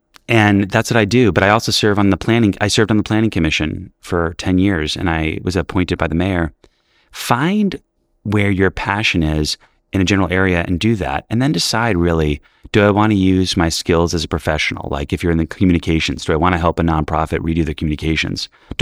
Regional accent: New York City, New York, United States; You know, I grew up in New York City in the 80s, where we were in shelters

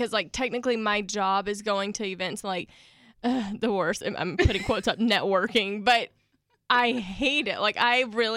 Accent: the South, United States; I'm from the South, so I like when a guy comes and picks me up.

